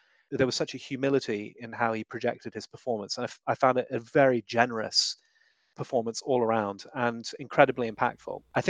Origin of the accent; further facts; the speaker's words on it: United Kingdom; Being British and self-deprecating.